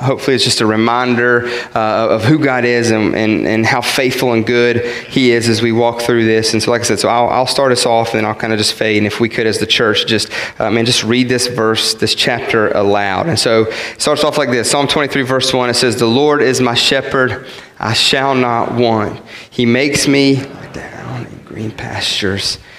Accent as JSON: {"language": "English", "region": "West Virginia", "country": "United States", "said": "And I'm from West Virginia, right?"}